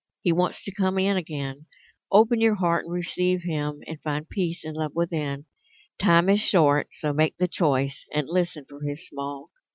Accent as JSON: {"language": "English", "town": "Tampa", "region": "Florida", "country": "United States", "tie": "born there", "said": "I was born here in Tampa, Florida. I'm a native, and I am a cancer survivor"}